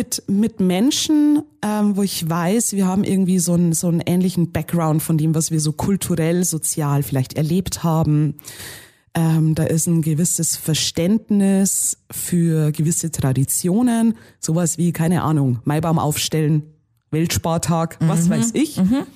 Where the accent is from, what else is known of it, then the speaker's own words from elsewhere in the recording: Bavaria, Germany; es ist schon dieser kulturell sozialisierte bayerische Raum, wo ich sage, das ist, da habe ich eine Heimatverbundenheit hin.